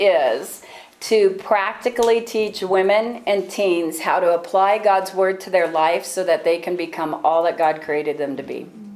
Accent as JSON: {"language": "English", "town": "Seal Beach", "region": "California", "country": "United States", "tie": "born or raised there", "said": "I grew up in Seal Beach, and one day I was riding my bike around Seal Beach"}